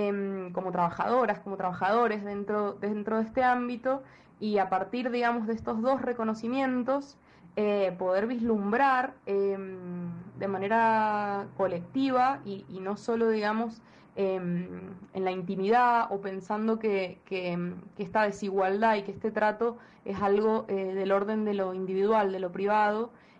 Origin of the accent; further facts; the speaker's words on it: Mendoza, Argentina; de Mendoza